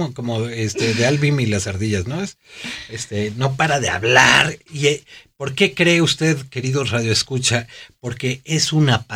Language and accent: Spanish; Argentina; Lo de la nacer en un repollo, como diríamos argentinos.